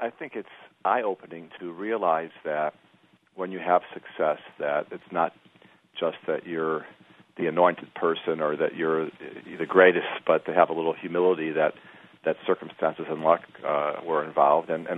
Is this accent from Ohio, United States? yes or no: no; Chicago, Illinois, United States; since I grew up in Chicago and you're not far from there